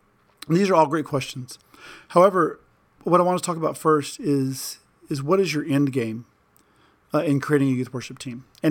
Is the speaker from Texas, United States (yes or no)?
yes; Houston, Texas, United States; And I'm from Houston. I love the Astros.